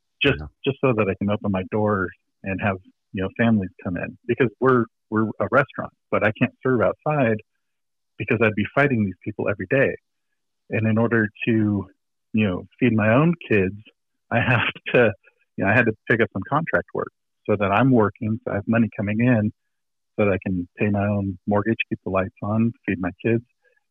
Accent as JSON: {"language": "English", "region": "California", "country": "United States", "tie": "born or raised there", "said": "if I wasn't in my hometown and I was so attached, the building that I'm in is where my parents used to go after work together."}